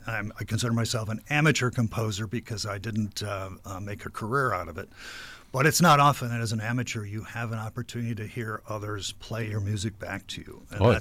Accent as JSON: {"language": "English", "town": "Milwaukee", "region": "Wisconsin", "country": "United States", "tie": "born or raised there", "said": "Born and raised in the Milwaukee area, went to school as a math major of all things."}